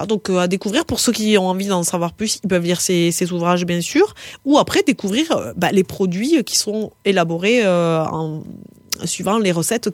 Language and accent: French; France; c'est un peu difficile en fait quand on est français pour arriver à intégrer ça. Tu sais, nous on a ce truc.